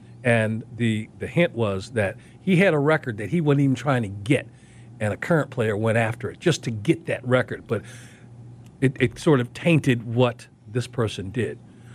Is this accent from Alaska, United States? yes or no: no; Chicago, Illinois, United States; When I first moved here, and I got to look at, because I grew up in Chicago